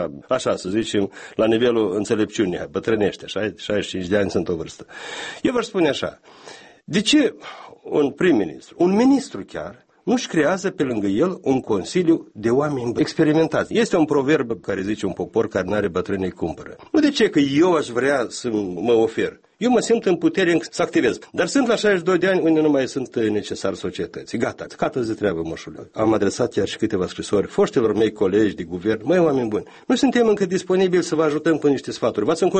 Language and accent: Romanian; Bădragii Vechi, Edineț District, Moldova; satul meu, un sat de Răzești pe malul Prutului, Bădrage Vechi, Raionul Iedineț, un sat care practic rămâne fără populație.